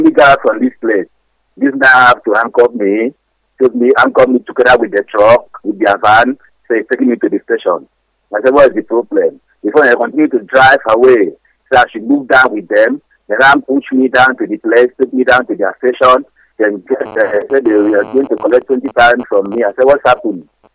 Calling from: Port Harcourt, Rivers, Nigeria; I'm calling from Port Harcourt, sir.

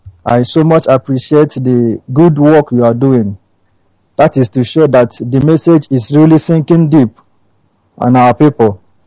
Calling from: Doha, Qatar; From Doha, Qatar.

